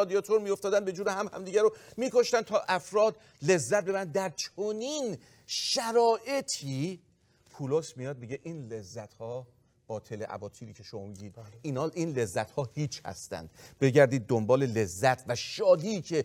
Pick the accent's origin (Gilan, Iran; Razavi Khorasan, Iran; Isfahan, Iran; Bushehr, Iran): Razavi Khorasan, Iran; Mashhad; ما بچه مشهدیم بابا